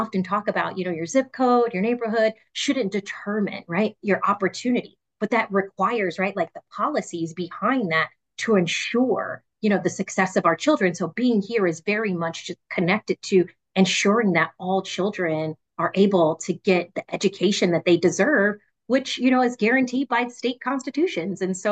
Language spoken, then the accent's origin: English; Kankakee, Illinois, United States; opportunities that I never could have imagined growing up in Kankakee, Illinois